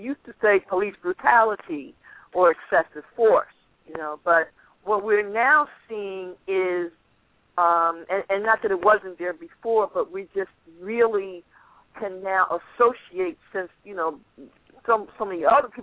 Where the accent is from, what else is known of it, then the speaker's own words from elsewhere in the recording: Philadelphia, Pennsylvania, United States; I'm from Philly